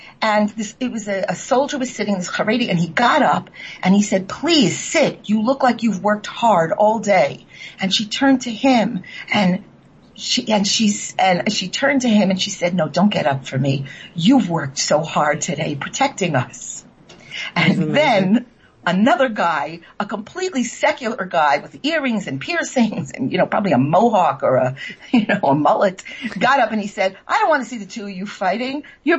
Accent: New York, United States; And as long as I kept my mouth shut, they didn't know I was from New York, so it was good.

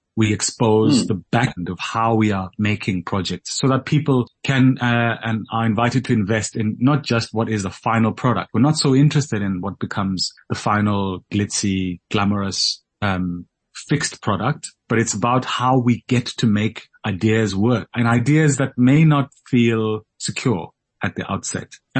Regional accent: Soweto, Gauteng, South Africa; I grew up in Soweto, and Johannesburg, downtown Joburg is my city, place that made me.

